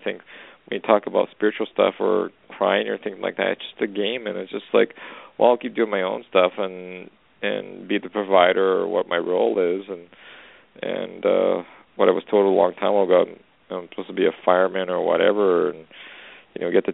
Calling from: Canada; actually. I'm calling from Canada.

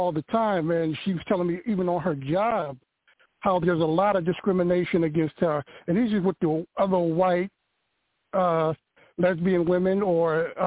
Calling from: Philadelphia, Pennsylvania, United States; I'm calling from Philadelphia.

